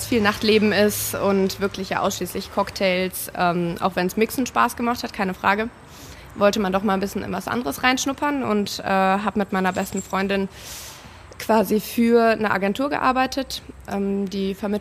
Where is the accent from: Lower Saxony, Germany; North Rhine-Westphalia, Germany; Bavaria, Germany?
North Rhine-Westphalia, Germany; Forsbach; Wir kommen eigentlich aus Poll. Meine Eltern haben damals gebaut in Rösrath und ich bin dann zur 3. Klasse In Forstbach auf die Grundschule gegangen und habe dann da auch 10 Jahre gewohnt und bin dann erst wieder zurück nach Köln.